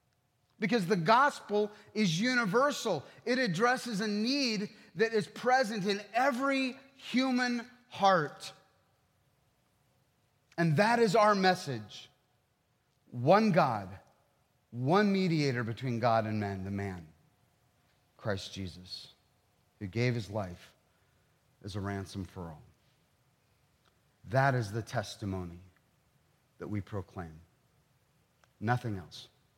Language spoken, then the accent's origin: English; Ohio, United States; I come from Ohio, where if there's a pond with algae, you're not really looking to spend time in it, let alone drink it.